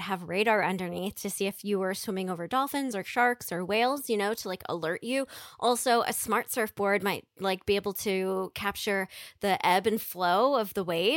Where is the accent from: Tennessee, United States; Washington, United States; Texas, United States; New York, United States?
New York, United States; Brooklyn; I'm from Brooklyn.